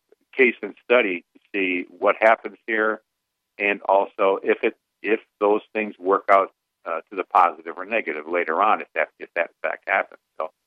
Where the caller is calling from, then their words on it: Evansville, Indiana, United States; Evansville.